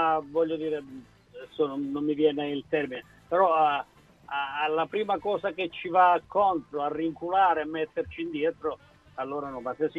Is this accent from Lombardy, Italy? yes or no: no; Latronico, Basilicata, Italy; moved away as an adult; now in Sassuolo, Italy; No. Io sono di Latronico, in provincia di Potenza. Sono venuto qui a Sassuolo nell'89.